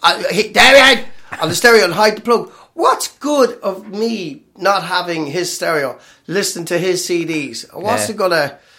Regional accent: Killy, Leinster, Ireland; also born or lived in Birmingham; I grew up in County Offaly, a place called Killy outside Tullamore, 5 miles outside. But my parents lived in Birmingham. They're both from Tullamore, by the way.

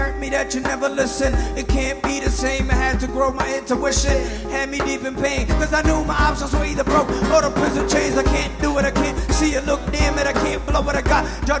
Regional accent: Mogadishu, Banadir, Somalia; You gotta keep in mind, I grew up in Mogadishu.

